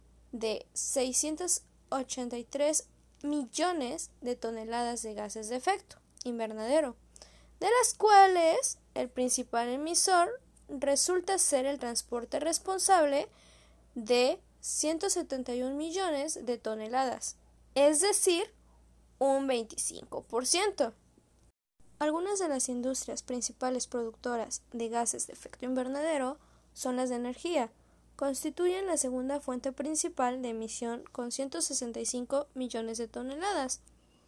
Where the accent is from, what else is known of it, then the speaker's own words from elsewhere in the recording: Mexico; nosotros como mexicanos podemos tomar